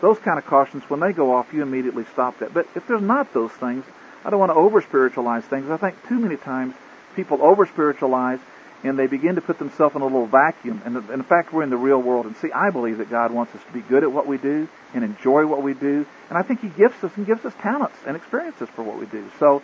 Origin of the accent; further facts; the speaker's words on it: Oklahoma, United States; and yet I'm from Oklahoma where the population is less than 10% black.